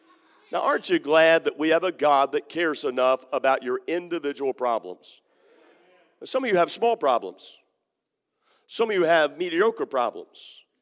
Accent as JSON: {"language": "English", "country": "United States", "said": "I'm an American. We are used to taking care of problems ourselves."}